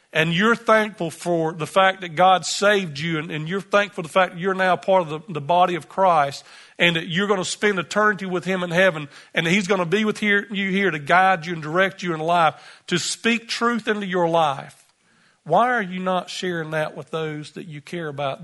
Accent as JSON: {"language": "English", "country": "United States", "said": "being an American and with the currency there, I was basically like a rich man"}